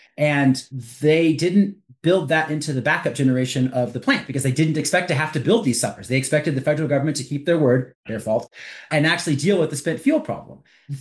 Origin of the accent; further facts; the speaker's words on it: California, United States; Perfect example, California. I grew up outside of the Mojave Desert